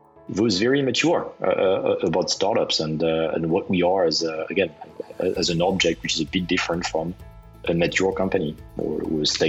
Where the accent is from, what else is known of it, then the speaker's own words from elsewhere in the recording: France; I mean, I'm French and I grew up in France, but I actually finished my studies in the US